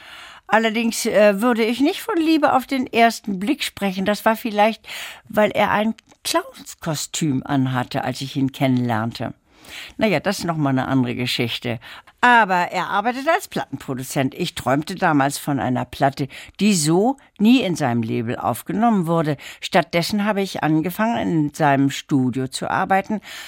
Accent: Lübeck, Schleswig-Holstein, Germany; Ich bin in Lübeck aufgewachsen. Da waren meine Eltern nach dem Zweiten Weltkrieg gelandet.

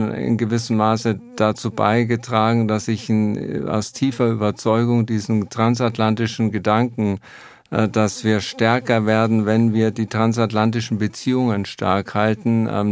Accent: Bavaria, Germany; ich bin in der Nähe von Grafenwöhr aufgewachsen, das stimmt.

